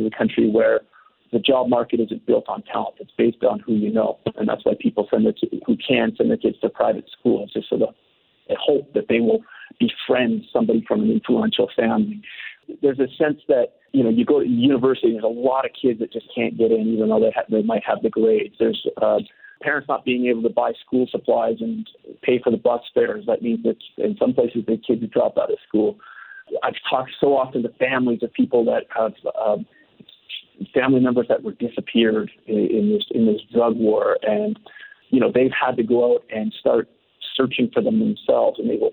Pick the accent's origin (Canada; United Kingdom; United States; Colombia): Canada; As a Canadian, I think we're all pretty lucky